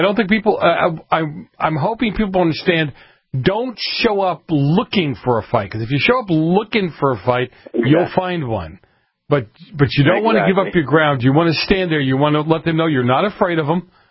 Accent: Boston, Massachusetts, United States; Now, part of that was the way I grew up in Boston. I was an Italian, came from an Italian

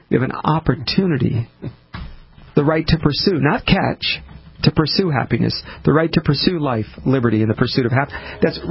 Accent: United States; I don't think Americans understand our privilege of being an American.

